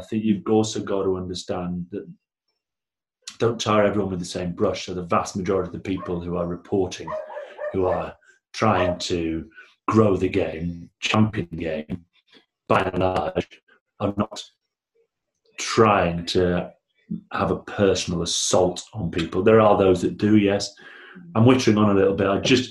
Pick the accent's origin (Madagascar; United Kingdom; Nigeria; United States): United Kingdom; Blackburn, North West England; I'm from Blackburn.